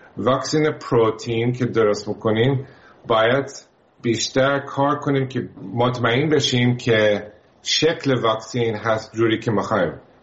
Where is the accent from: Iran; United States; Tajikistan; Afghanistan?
United States; Persian is a second language; همه بیشتر خون با آدم اینجا هستن تو آمریکا، ولی همیشه زندگیم بزرگ شدم هم آمریکایی هم ایرانی.